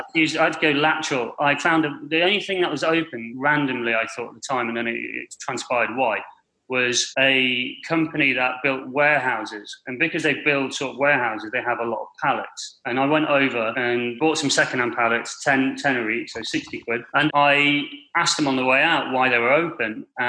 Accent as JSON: {"language": "English", "country": "Barbados", "also_born_or_lived": "Derby, United Kingdom", "said": "I am from Barbados, yeah."}